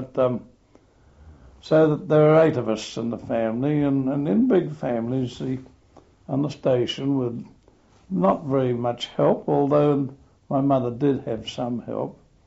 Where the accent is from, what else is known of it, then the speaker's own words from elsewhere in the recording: South Australia, Australia; also born or lived in Adelaide; I was born actually in Adelaide, but my family were resident at one of the outback Norwest sheep stations in South Australia called Nonning, and where my family resided there.